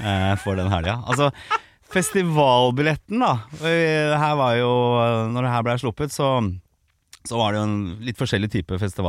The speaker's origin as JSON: {"language": "Norwegian", "region": "Oslo", "country": "Norway", "tie": "born or raised there", "lives_now": "Bærum, Norway", "said": "Nei, jeg fra Oslo, da. Jeg vokste opp på Østkanten, på Torshov, ja. I Oslo. Så ja, jeg har vært liksom indre Oslo-gutt. Og så endte jeg opp i Bærum, så jeg bor I Bærum nå. Men det alltid veldig viktig å poengtere at jeg fra Østkanten."}